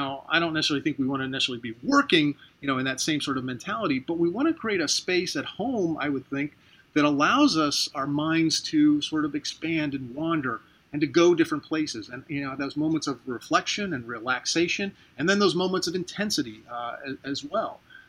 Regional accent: St. Petersburg, Florida, United States; Of course, I love my hometown. I live in St. Petersburg, Florida. It's a beautiful city.

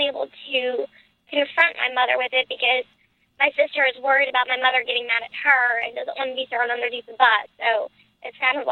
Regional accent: New York, United States; I'm not from Georgia. I grew up in New York.

